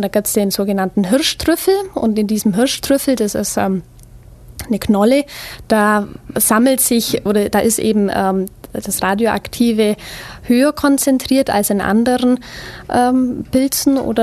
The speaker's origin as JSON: {"language": "German", "town": "Tannhausen", "country": "Germany", "said": "also ich komme aus Tannhausen, bin 25 Jahre alt"}